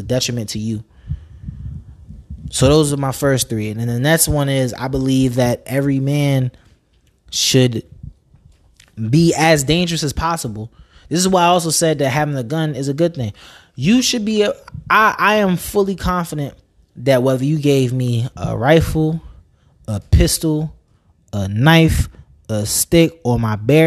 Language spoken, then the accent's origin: English; New York, United States; There was a point in time when I grew up in New York.